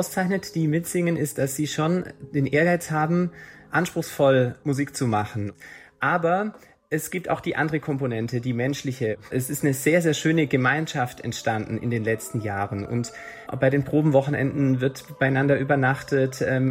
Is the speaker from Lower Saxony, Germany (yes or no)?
no; Tübingen, Baden-Württemberg, Germany; born there; Ich bin in Tübingen geboren